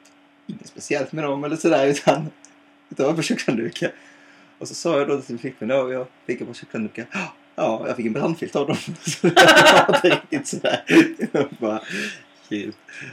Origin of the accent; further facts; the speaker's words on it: Småland, Sweden; jag är van, jag är från Småland vet du.